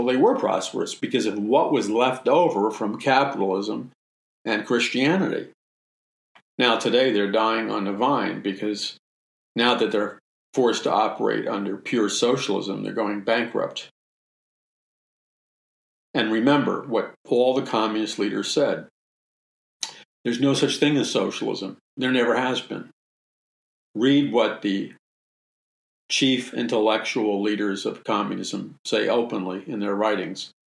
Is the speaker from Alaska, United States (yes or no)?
no; Jackson Heights, New York, United States; when I was a kid growing up in Jackson Heights, Queens, and the communists and the Marxists.